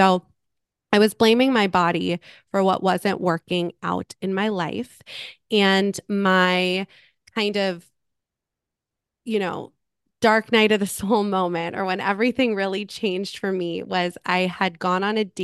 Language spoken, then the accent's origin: English; Malibu, California, United States; I grew up in Los Angeles, California. I grew up in a beach community in Malibu, and things were great.